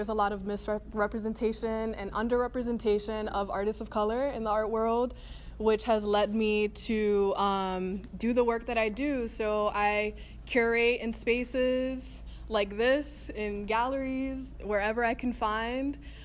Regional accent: New York City, New York, United States; born and raised in the Bronx. Woo! You're, I'm 23 years old.

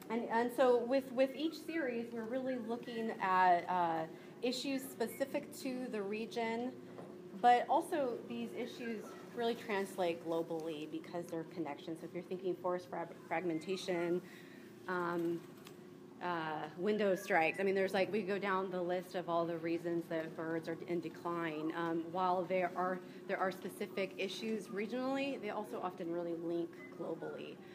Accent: California, United States; now in Washington, United States; I haven't had a proper studio since I've moved to DC. I'm originally from California. I'm in my seventh year living here

